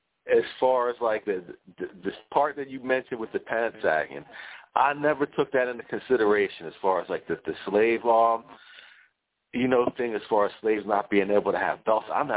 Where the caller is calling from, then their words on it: New Jersey, United States; I'm calling from South Jersey.